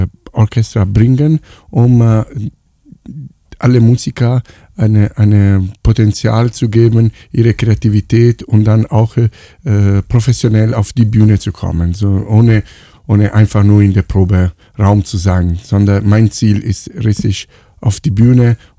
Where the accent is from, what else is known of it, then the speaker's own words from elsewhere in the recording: Apulia, Italy; German is a second language; also born or lived in Atina; Ich komme aus Apulien ursprünglich, meine Familie ist aus Apulien, ich bin in einer anderen Region geboren, in Lazio, in der Nähe von Frosinone. Athena ist die Stadt, wo ich geboren bin und bin dann sofort nach Apulien gebracht mit der ganzen Familie